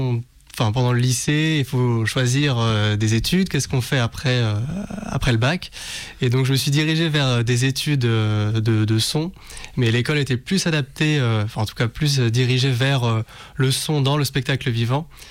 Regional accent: Nantes, Pays de la Loire, France; Je viens de Nantes, enfin, je suis originaire de la région nantaise

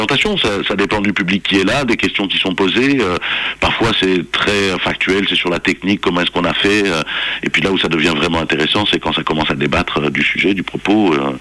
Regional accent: Belgium; nous on vient de Belgique, hein.

